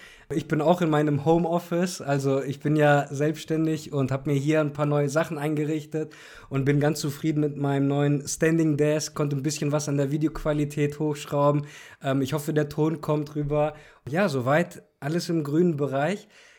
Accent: Cologne, North Rhine-Westphalia, Germany; Und das Office hier in Köln, ich komme ja aus Köln

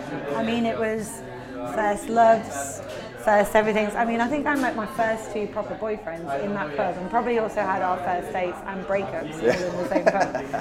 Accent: Liverpool, North West England, United Kingdom; growing up in Liverpool and having the pub and bar scene we did until I moved away.

